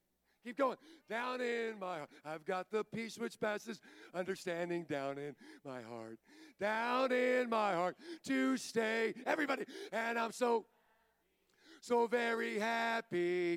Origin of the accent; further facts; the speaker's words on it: Baltimore, Maryland, United States; I'm from Baltimore. Never had a dad.